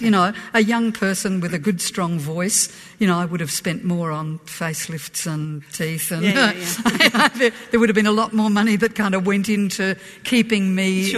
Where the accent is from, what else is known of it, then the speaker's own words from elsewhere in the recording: Adelaide, South Australia, Australia; when I was growing up in Adelaide